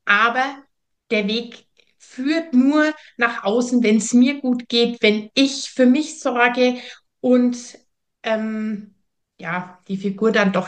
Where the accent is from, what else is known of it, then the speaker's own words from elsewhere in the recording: Bavaria, Germany; Ich komme nicht aus Österreich, was man bestimmt auch schon hört, sondern ich komme aus Süddeutschland. In der Nähe von Nürnberg bin ich zu Hause.